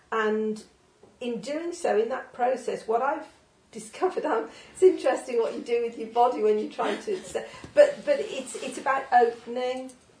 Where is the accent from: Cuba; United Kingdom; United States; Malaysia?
United Kingdom; Merthyr Tydfil, Wales; born there; So I was born in Merthyr Tydfil.